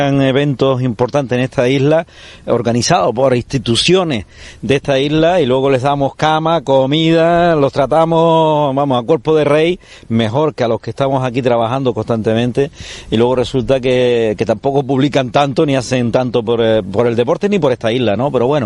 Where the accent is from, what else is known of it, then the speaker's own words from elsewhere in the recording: Canary Islands, Spain; porque al fin y al cabo todos somos canarios